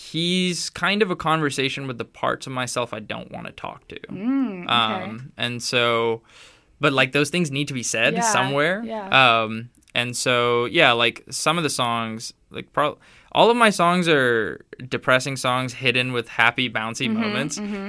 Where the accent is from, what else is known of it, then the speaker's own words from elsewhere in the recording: West Bengal, India; English is a second language; So there's this weird conflict of not quite being Indian enough, not quite being Western enough.